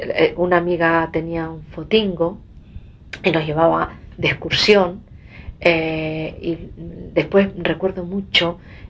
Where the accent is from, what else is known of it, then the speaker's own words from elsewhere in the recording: Canary Islands, Spain; mi infancia en La Gomera fue muy feliz. Vivía con mi abuela porque mis padres se trasladaron a Santa Cruz